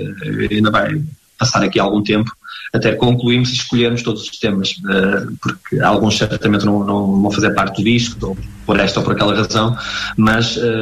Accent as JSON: {"language": "Portuguese", "country": "Portugal", "said": "porque somos portugueses"}